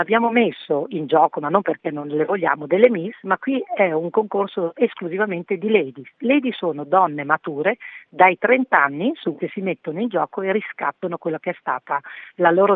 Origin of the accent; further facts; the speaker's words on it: Salsomaggiore, Emilia-Romagna, Italy; io vengo da Salso Maggiore, nasco dentro Miss Italia e a suo tempo ho partecipato.